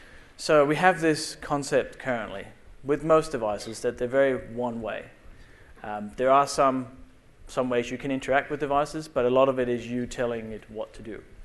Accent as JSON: {"language": "English", "country": "Denmark", "lives_now": "Australia", "said": "I am from the West Island of New Zealand. I am Danish, but I live in Australia, near Melbourne."}